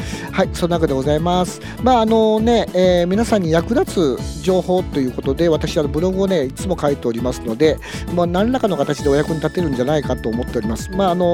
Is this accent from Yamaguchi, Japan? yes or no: no; Aichi, Japan; 私愛知県の人なんですよ本当は